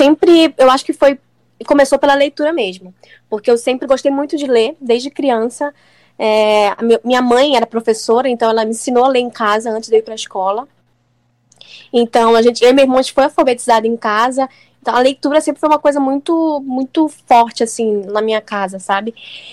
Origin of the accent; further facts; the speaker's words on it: Manaus, Amazonas, Brazil; Para quem tá estranhando o sotaque, eu sou de Manaus, então provavelmente é isso.